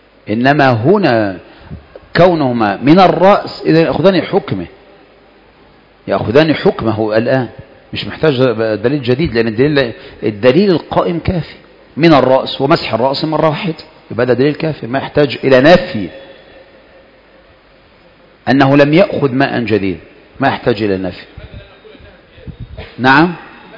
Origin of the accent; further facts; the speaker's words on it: Egypt; ومن هنا كان يكثر عندنا في مصر أن يمسح رأس ثلاث مرات وحده